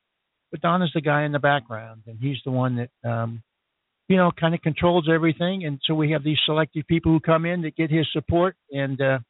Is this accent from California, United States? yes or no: yes; California, United States; moved away as an adult; also born or lived in Arizona; now in Las Cruces, United States; I came here originally from California. I spent 4 years in Arizona, then I moved to New Mexico.